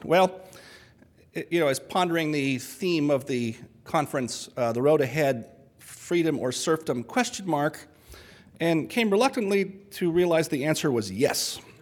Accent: San Marino, California, United States; Because my hometown was San Marino, California.

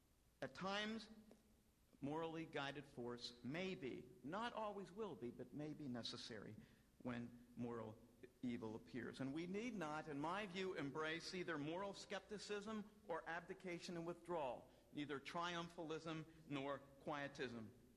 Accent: Pennsylvania, United States; I grew up in Anabaptist part of Pennsylvania.

